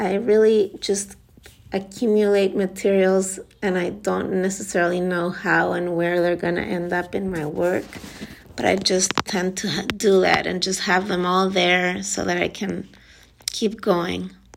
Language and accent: English; Chile; now in New York City, United States; I am originally from Chile, South America, and I'm not used to that.